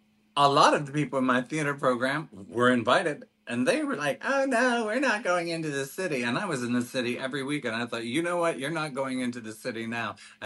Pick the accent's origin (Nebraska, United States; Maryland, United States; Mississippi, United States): Maryland, United States; I know that they have pride events in my hometown now, but I, you know, even back when I was doing Broadway, they had me on the cover of the arts section of the paper, and then on the metropolitan section or whatever, they had a story about how the mayor had refused to allow the Maryland State drag pageant